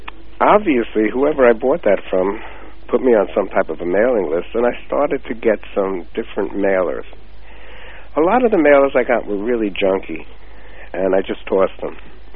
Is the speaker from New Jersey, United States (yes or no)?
no; Brooklyn, New York, United States; also born or lived in Long Island; I was born in New York City, actually Brooklyn, New York, and went to school there, moved out to Long Island, which is a little further out of the city in the suburbs, and graduated high school